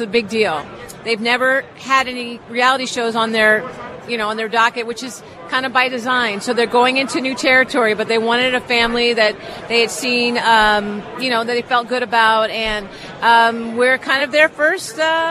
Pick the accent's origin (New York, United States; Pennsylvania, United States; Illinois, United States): Pennsylvania, United States; Philadelphia; But as a Philadelphia Eagles fan, born and raised in Philly, I'm hoping to get a win.